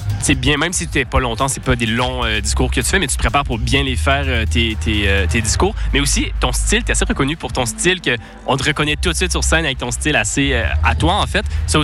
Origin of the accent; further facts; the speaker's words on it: Quebec, Canada; les deux, on est Québécois.